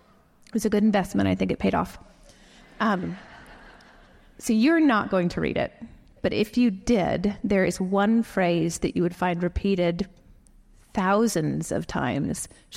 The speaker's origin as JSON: {"language": "English", "region": "Southwest", "country": "United States", "said": "I am from the Southwest and I did not know that could happen."}